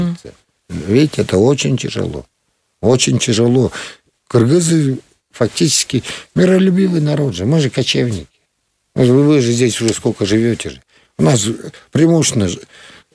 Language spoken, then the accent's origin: Russian; Akchiy, Chüy Region, Kyrgyzstan; я вырос вот в Кеминском районе, поселок Акчиз. Угу. 2600 на уровне моря. У нас курортная зона, как Швейцария.